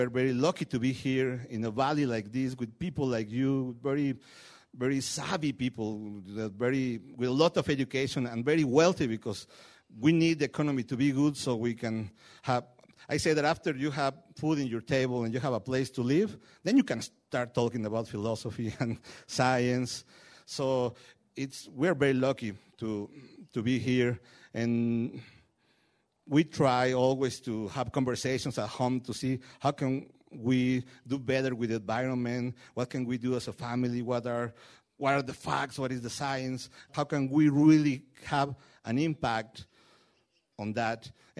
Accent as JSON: {"language": "English", "region": "Mexico City", "country": "Mexico", "tie": "born there", "second_language": "English", "said": "I was born in Mexico City, and that beautiful and terrible monster with more than 20 million people living together and in that metropolis"}